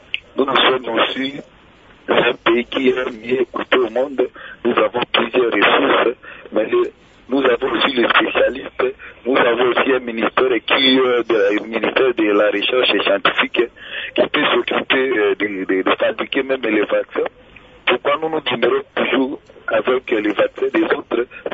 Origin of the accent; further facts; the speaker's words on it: DR Congo; chez nous au Congo.